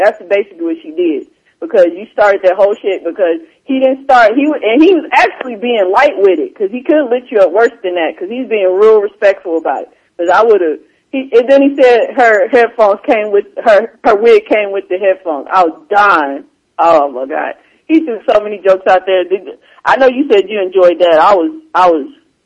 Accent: Midwest, United States; that's all we did growing up. That's, I'm from Midwest, that's all we do is talk shit

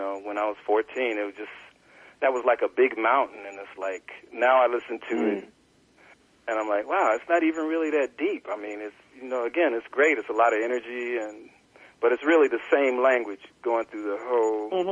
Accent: Youngstown, Ohio, United States; I saw him in my hometown, even. You believe that, back in Ohio, Youngstown, Ohio, I saw

